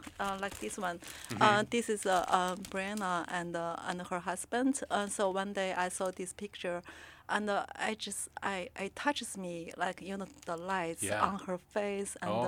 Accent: Beijing, China; also born or lived in Hong Kong; now in Juneau, United States; Yeah, and but I'm from Beijing, China.

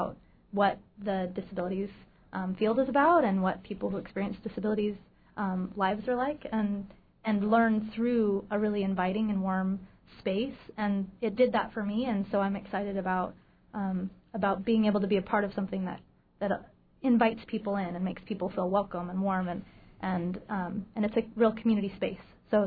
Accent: Juneau, Alaska, United States; Well, I was born and raised here in Juneau and a lifelong Alaska resident.

